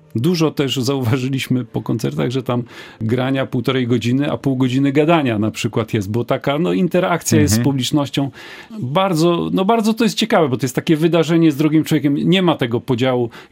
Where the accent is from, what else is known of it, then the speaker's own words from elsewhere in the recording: Szczecin, West Pomeranian Voivodeship, Poland; poza mną, który jestem ze Szczecina, to są poznaniaki i okolice.